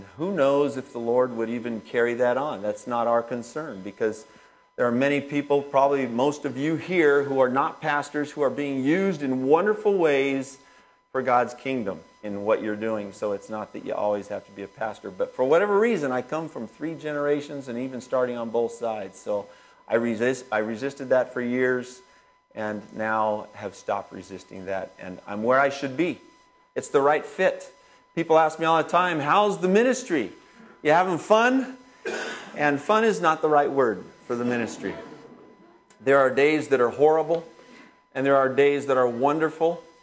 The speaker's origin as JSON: {"language": "English", "region": "California", "country": "United States", "said": "And I'm an avid local sports fan, and I'm from the Southern California area."}